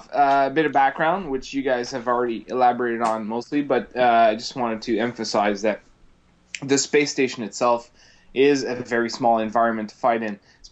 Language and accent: English; Canada; Pretty cool because as a Canadian, and I don't think I've ever lost a coin toss.